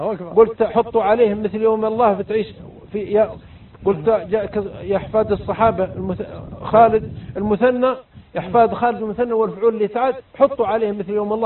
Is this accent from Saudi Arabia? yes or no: yes; Riyadh, Riyadh Province, Saudi Arabia; وأنا من الرياض